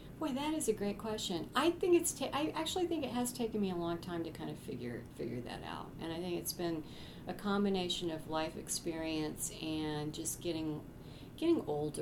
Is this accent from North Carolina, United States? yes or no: yes; Asheville, North Carolina, United States; even though I grew up in Asheville, and my family's been there since my great-grandmother's generation